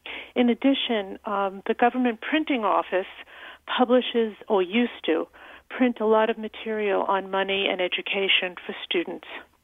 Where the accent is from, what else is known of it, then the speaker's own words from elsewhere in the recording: New York City, New York, United States; now in Milford, United States; Well, I grew up in New York City, and in the New York City public school system, they provided banking systems for youngsters from fourth grade on.